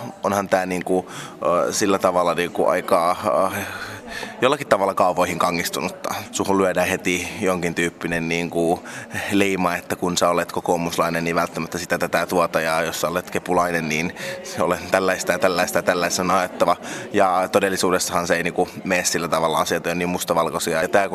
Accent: Helsinki, Uusimaa, Finland; Toki mä oon itse niinku Helsingistä helsinkiläinen

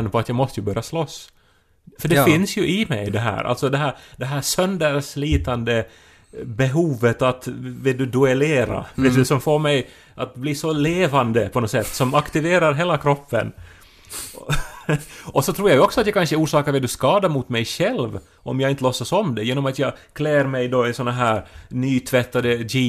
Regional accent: Esse, Ostrobothnia, Finland; så måste vi återskapa köket hemma i Esse då, på 80-talet

